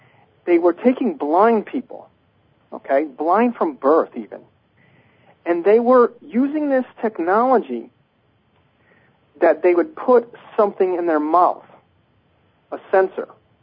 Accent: Connecticut, United States; I'm from Connecticut.

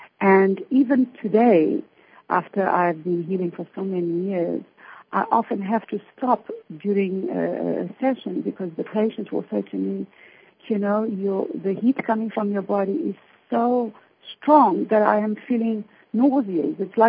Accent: Mozambique; growing up in Mozambique, you know, it was, and it still is, one of the poorest countries in the world.

